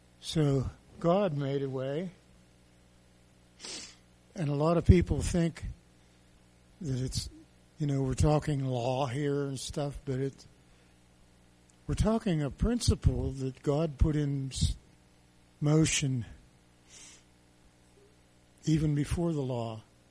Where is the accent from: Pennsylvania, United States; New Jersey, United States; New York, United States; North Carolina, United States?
Pennsylvania, United States; Saxonburg; Instead, I was born in Pennsylvania, grew up in Saxonburg, had a good family life.